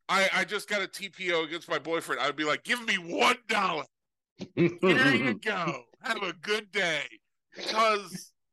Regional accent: California, United States; I come from California.

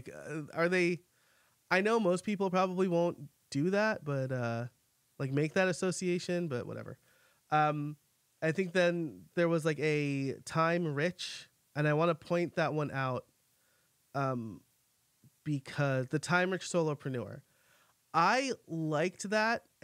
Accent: New York, United States; accent: New York; throw my New York accent all over that.

